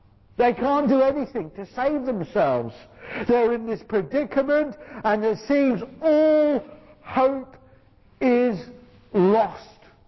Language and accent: English; Beckenham, London, United Kingdom; Bromley is only a stone's throw away from where I was brought up. I was brought up in Beckenham. People who are posh say it's in Kent. People who are common like me say it's in London. And that's where I was brought up as a little lad.